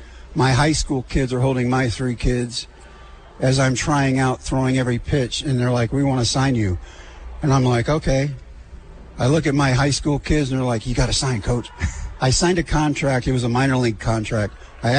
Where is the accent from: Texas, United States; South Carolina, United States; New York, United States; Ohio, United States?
Texas, United States; Brownwood; The Cowboys, because Tom Landry would come down 3 hours to my grandfather's store in Brownwood, his menswear store, buy a hat, and then wear it on the sidelines of the game.